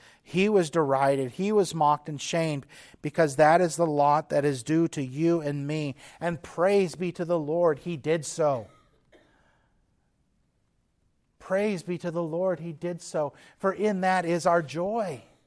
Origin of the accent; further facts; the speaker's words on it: Texas, United States; I grew up on the Texas-Mexico border, went to Mexico, but for me that doesn't really count because that was normal stuff.